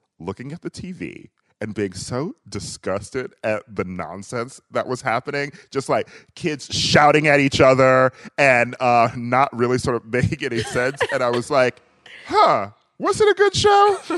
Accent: Milwaukee, Wisconsin, United States; And, you know, I'm from Milwaukee

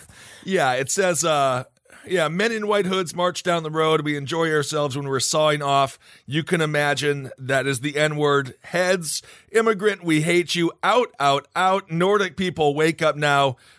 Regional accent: Wisconsin, United States; I am from Wisconsin.

